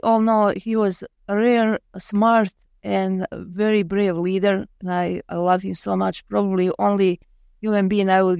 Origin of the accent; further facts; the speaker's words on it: Sarajevo, Federation of Bosnia and Herzegovina, Bosnia & Herzegovina; I'm from Sarajevo and Yugoslavia. It was my biggest love in my life, Sarajevo and Yugoslavia. Beautiful country, beautiful city.